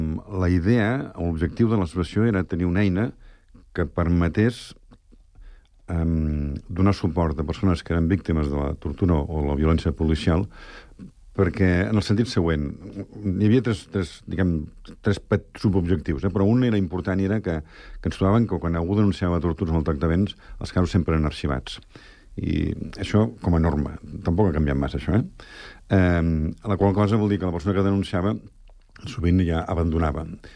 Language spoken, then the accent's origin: Catalan; Montcada i Reixac, Catalonia, Spain; Jo soc de Montcada, com he dit abans